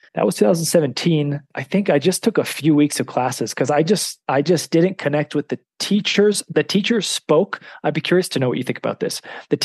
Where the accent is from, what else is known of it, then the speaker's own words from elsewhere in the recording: San Francisco, California, United States; I'm from San Francisco.